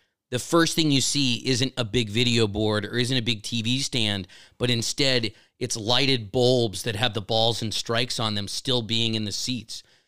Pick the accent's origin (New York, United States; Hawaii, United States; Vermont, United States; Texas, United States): Texas, United States; Houston; her and I grew up in Houston, Texas, going to Astros games.